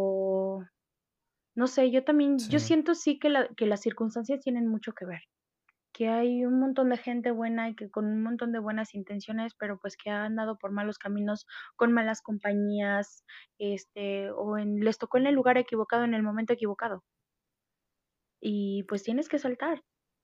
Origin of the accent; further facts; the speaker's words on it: Mexico; now in United States; Nosotros como mexicanos hemos visto que la mayoría de los mexicanos y la mayoría de los inmigrantes somos gente trabajadora